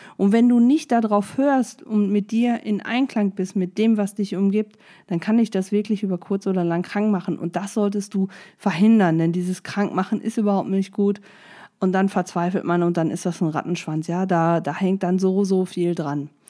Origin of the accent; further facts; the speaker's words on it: Gelsenkirchen, North Rhine-Westphalia, Germany; Ich weiß noch, als ich Abitur gemacht habe, gab es bei uns in Gelsenkirchen Feberöl.